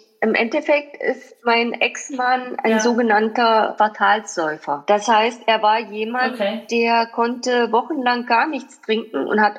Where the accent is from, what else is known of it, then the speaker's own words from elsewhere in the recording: East Germany, Germany; wir sind halt in der DDR groß geworden.